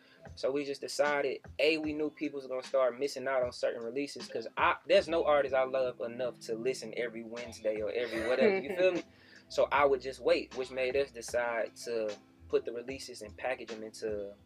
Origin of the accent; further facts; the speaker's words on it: Columbia, South Carolina, United States; Now, I would say Columbia in my hometown, man. So, most artists that I know, it's so difficult for them to get their hometown to rock with them. And for whatever reason, my hometown has always rocked with me.